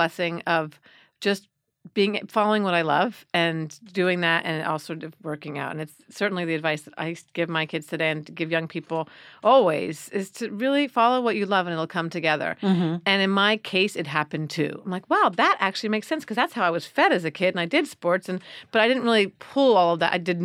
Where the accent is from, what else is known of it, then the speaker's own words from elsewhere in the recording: Florida, United States; Well, I was raised in Florida, where many kids are, it's very easy to be an athlete because you're running around outside and playing